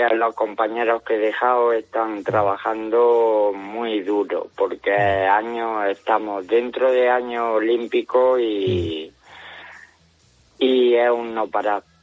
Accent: Jaén, Andalusia, Spain; now in Granada, Spain; Yo soy de Jaén, pero granadino de adopción.

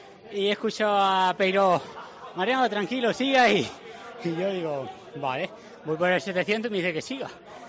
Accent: Spain; así que ya somos dos españoles finalistas

